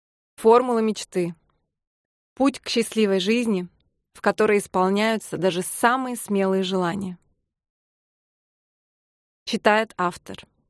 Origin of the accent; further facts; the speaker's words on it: Tyumen, Tyumen Oblast, Russia; Я родилась в Тюмени, в самой обычной советской семье.